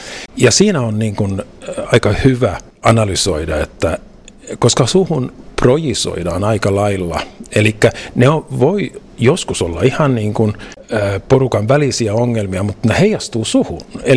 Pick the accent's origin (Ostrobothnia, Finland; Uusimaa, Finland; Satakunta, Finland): Ostrobothnia, Finland; Oravais; Mä oon Oravaisista kotosi ja mä oon kasvanut siellä keskellä metsää ja aika yksin